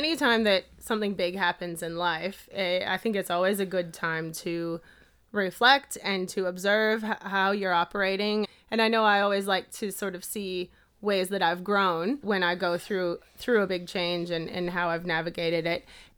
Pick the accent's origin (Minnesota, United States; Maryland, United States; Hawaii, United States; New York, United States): Minnesota, United States; we've now moved to Minnesota, USA, which is where my family is and my hometown.